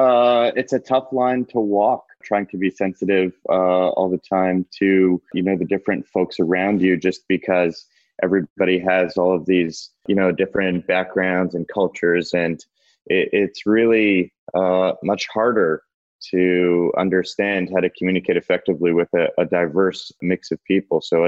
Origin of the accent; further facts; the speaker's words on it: Montreal, Quebec, Canada; I'm in my hometown of Montreal, hunker down.